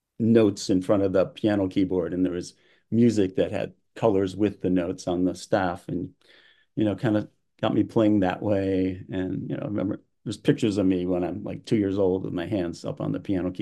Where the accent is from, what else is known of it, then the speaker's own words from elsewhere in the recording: Williamsville, New York, United States; I grew up in Williamsville, New York, where they had an amazing music program